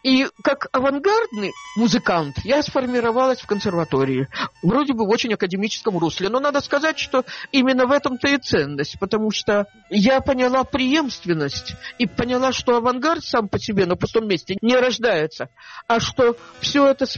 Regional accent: Moscow, Russia; … и я из Москвы, также из Москвы … из Питера

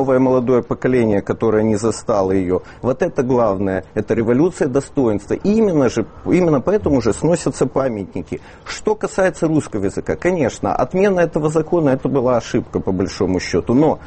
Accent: Odesa, Odesa Oblast, Ukraine; я сам родом из Одессы.

